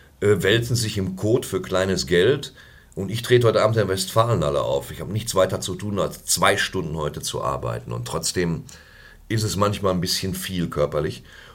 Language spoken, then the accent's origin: German; Dortmund, North Rhine-Westphalia, Germany; Ich hoffe, dass es immer noch die Leute sind, wo ich herkomme